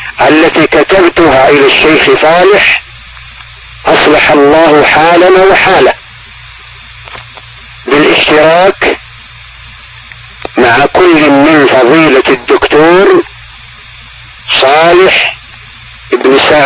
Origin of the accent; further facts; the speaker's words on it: Saudi Arabia; في بلدنا المملكة العربية السعودية